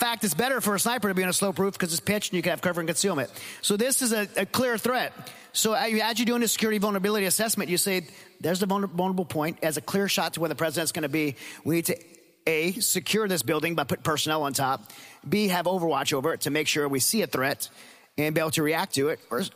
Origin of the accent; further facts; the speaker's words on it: Louisiana, United States; I grew up in Louisiana, so I was hunting by the time I was six.